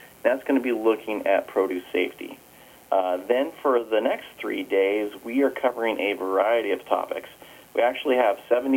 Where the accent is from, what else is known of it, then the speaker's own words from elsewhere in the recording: Troutdale, Oregon, United States; also born or lived in Colorado; I worked in Colorado for 5 years, but I'm actually from Oregon.